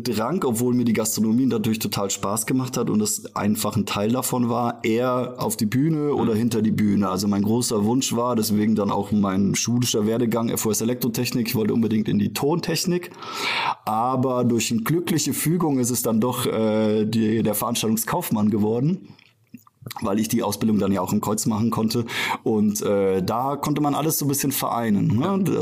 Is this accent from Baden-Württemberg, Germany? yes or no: no; Fulda, Hesse, Germany; also born or lived in Ruda Śląska, Poland; Ja, ich bin geboren in Polen tatsächlich, in der Nähe von Katowice in Ruda, und bin dann kurz nach der Wende, Weihnachten 89, hier in Fulda angekomm